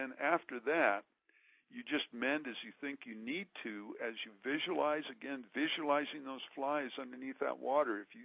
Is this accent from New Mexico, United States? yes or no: yes; Las Vegas, New Mexico, United States; Well, Brian, I grew up in Las Vegas, New Mexico